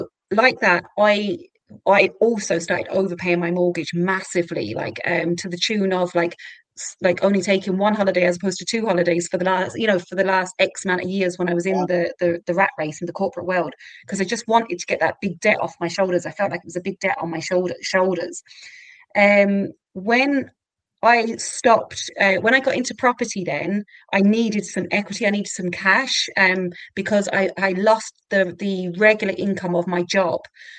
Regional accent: Waterford, Munster, Ireland; So I'm from Waterford

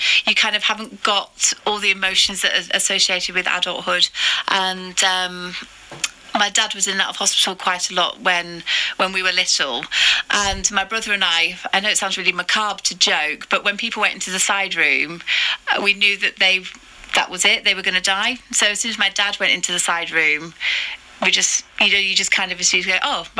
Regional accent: Oxford, South East England, United Kingdom; born there; Yes, I was born in Oxford, 10th of July.

